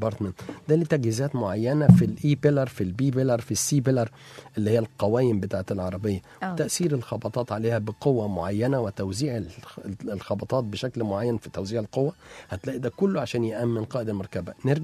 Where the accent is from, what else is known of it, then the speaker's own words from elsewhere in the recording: Egypt; فاحنا بنبص عندنا في مصر او في اي دوله تاني